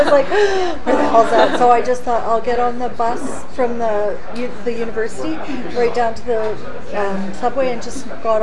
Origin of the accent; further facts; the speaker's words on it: Ottawa, Ontario, Canada; born there; also born or lived in Regina, Canada / Germany / London, Canada / Toronto, Canada; my dad was in the military, so I moved a lot when I was a kid, every 3 or 4 years. So I was born in Ottawa, and I lived in Regina. Actually, I've lived in Regina twice. And we went and lived overseas for 3 years in Germany and stuff.